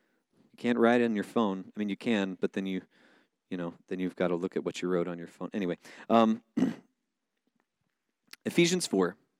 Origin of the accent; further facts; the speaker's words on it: Florida, United States; I've been complaining about the winters here because I grew up in Florida where there's sunshine and warm weather